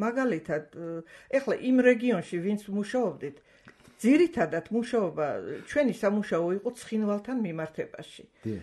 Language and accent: Georgian; Shida Kartli, Georgia; მე დიდი ლიახვის ხეობიდან ვარ.